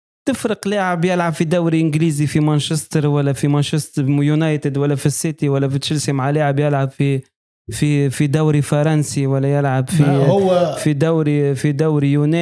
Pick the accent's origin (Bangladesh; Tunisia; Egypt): Tunisia; طامع انه يشوف كره بلهجتنا التونسيه مزيانه